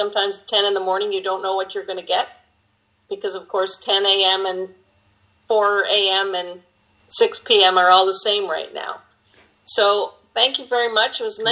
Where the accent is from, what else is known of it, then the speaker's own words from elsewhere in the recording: Montreal, Quebec, Canada; I grew up in Montreal, but that's a whole other program we could have, playing Jewish Montreal geography.